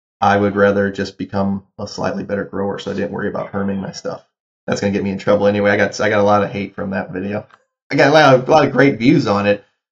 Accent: Midwest, United States; I grew up in the Midwest, so I was watched a lot of my friends' families really get messed over with non-reproducing seeds

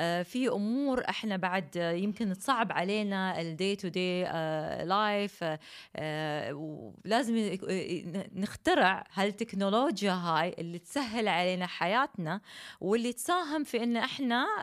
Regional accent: United Arab Emirates; أولا جدا محظوظة أني أنا إماراتية وأني انولدت بالإمارات

